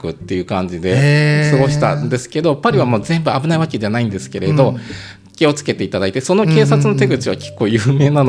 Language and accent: Japanese; Aichi, Japan; あ同郷ですよとか言って同じ愛知ですとか言って、うん、名古屋じゃないですけどって言っていう話をして